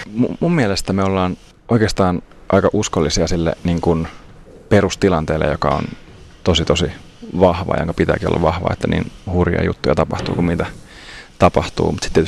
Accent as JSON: {"language": "Finnish", "town": "Lohja", "region": "Uusimaa", "country": "Finland", "tie": "born or raised there", "also_born_or_lived": "Sweden", "lives_now": "Tampere, Finland", "said": "Ruotsissa synnyin ja Lohjalla vietin ehkä sitten lapsuuden ja nuoruuden, eli Lohjalta kaiketi olen, ja sitten teknisen korkeakoulun kautta päädyin tuonne Nätylle Tampereelle"}